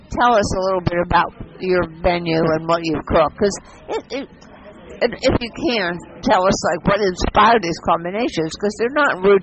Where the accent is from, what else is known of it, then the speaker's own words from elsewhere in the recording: United States; And they're from Sweden, we're from the United States.